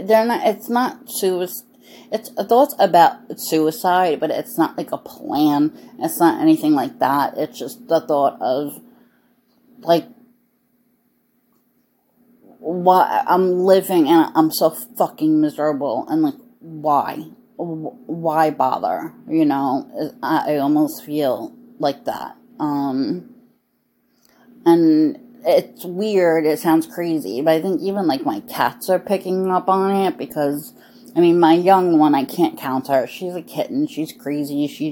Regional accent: United States; I was born and raised in America. Like, this is the life I know.

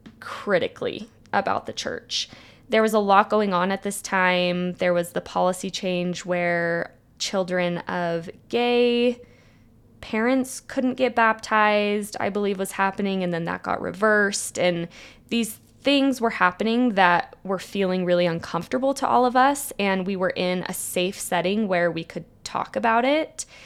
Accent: Provo, Utah, United States; now in San Francisco, United States; community aspect of the church in San Francisco in a way that I hadn't ever needed or appreciated in growing up in Provo.

